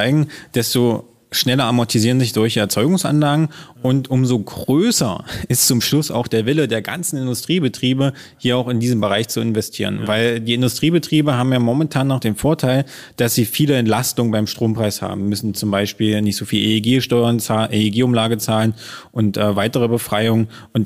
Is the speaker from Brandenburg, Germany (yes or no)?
no; Wittenberg, Saxony-Anhalt, Germany; Tesvolt haben wir hier gegründet, weil wir auch hier aufgewachsen sind. Wir sind hier geboren in Lutherstadt Wittenberg und wollten halt dort auch arbeiten, wo wir geboren sind. Und nicht in der Großstadt, sondern auch im Grünen, wo unsere Kinder aufwachsen.